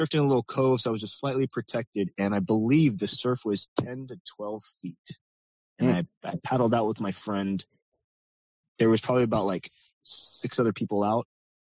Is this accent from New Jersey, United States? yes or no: no; California, United States; also born or lived in Hawaii / China; So I grew up in California in the Bay Area where there's cold water, and I had to use a 5-millimeter wetsuit.